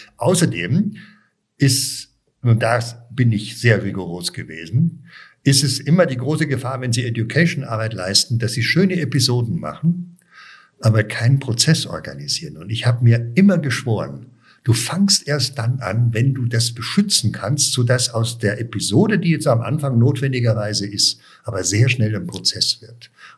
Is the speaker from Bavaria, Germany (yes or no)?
yes; Munich, Bavaria, Germany; ich bin ja in München aufgewachsen